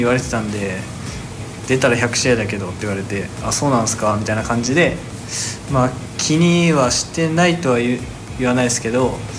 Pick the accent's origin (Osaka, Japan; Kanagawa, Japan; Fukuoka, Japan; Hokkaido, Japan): Fukuoka, Japan; 自分も福岡出身なので、まあちょっとアビスパのスクールにも入ってたことがあったんで